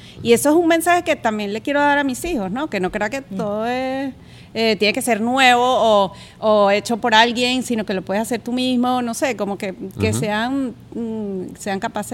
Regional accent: Venezuela; moved away; yo vengo de Venezuela

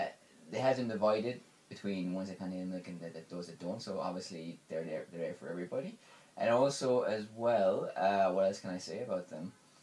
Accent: Ireland; I'm from Ireland.

